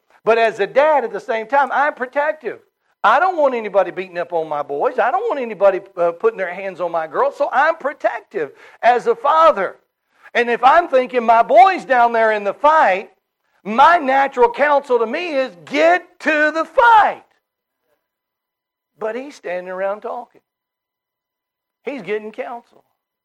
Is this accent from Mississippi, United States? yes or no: yes; Mississippi, United States; I was in my hometown in Mississippi. I'm from North Mississippi. I live in a suburb of Memphis, Tennessee.